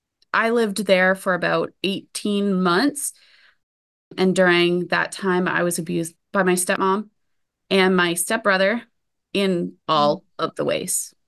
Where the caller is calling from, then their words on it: New Brunswick, Canada; I am coming to you from New Brunswick, Canada.